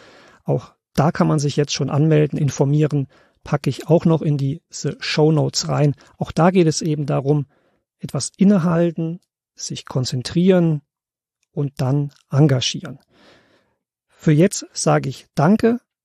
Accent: Germany; Ich bin selbst in der DDR groß geworden.

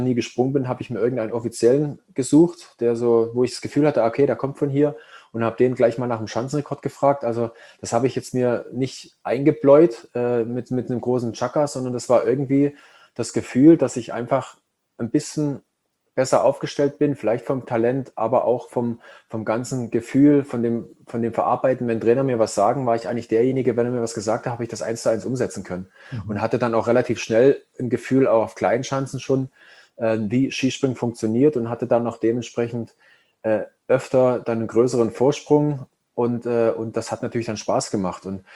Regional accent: Saxony, Germany; ich bin ja im Erzgebirge aufgewachsen in der damaligen DDR

